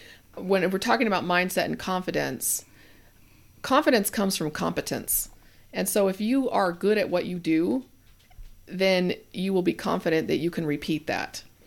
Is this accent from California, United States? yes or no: no; Washington, United States; I'm from Washington, so we say you guys to mean girls all the time.